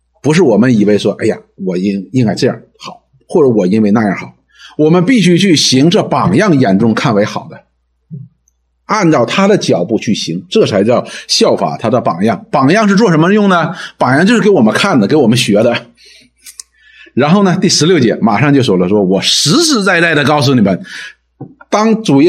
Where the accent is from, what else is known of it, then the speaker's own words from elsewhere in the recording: China; 我们中国人鼓励是青出于蓝而胜于蓝